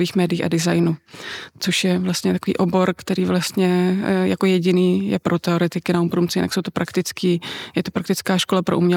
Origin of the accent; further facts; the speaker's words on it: Brno, South Moravian Region, Czechia; Já jsem z Brna.